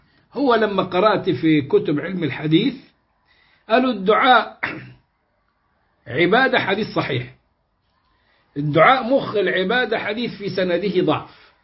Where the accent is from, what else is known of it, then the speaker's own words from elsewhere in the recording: Upper Egypt, Egypt; تروح تقول يا بدوي يا عدوي، عندنا في الصعيد يا قناوي يا رفاعي يا دسوقي.